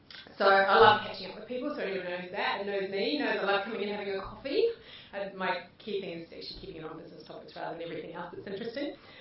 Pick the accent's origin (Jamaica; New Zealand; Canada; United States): New Zealand; born there; So I started, and you might know from my accent, or might not, that I was born in New Zealand.